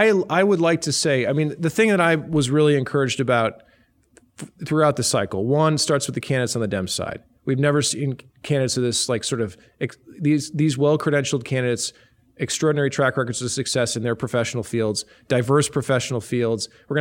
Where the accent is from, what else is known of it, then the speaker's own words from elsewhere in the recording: Minnesota, United States; You know, I'm from Minnesota.